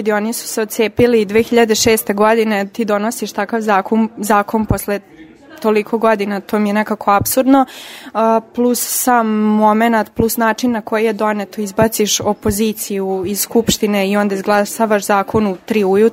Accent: Montenegro; Pratim redovno, svaki dan pratim, zato što poreklom sam iz Crne Gore.

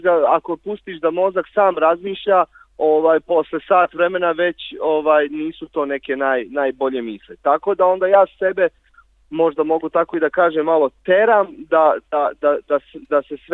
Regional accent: Bosnia & Herzegovina; also born or lived in Belgrade; now in Budapest, Hungary; ja sam rodom iz Bosne, ali mene jako kupio taj vojvođanski predeo

